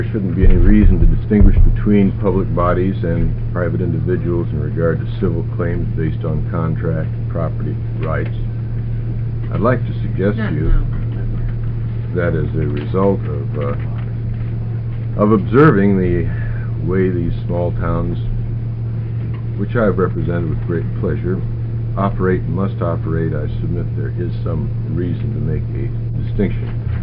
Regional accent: Medford, Oregon, United States; I'm from the Cutthroat Medford, Oregon Bar

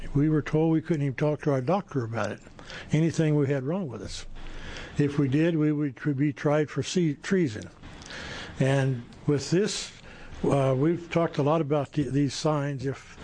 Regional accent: Tennessee, United States; moved away as an adult; now in Oregon, United States; I'm originally from Tennessee, but I've been here since 1971, so I consider myself an Oregonian now.

